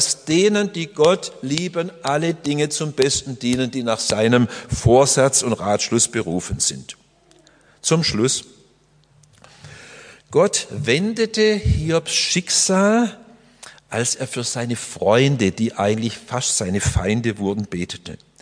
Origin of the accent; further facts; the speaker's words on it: Öschelbronn, Baden-Württemberg, Germany; Als ich Kind war, bin ich ja hier in Öschelbrunn aufgewachsen.